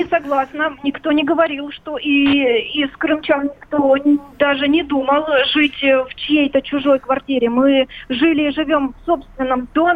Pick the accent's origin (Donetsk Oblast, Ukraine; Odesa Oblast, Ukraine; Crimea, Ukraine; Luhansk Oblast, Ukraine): Luhansk Oblast, Ukraine; Да, я родилась в Луганской области.